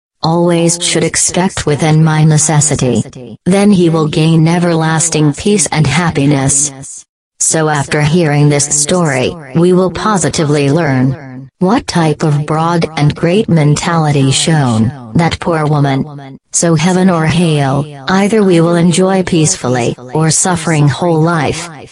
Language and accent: English; California, United States; I am an American girl. … from California.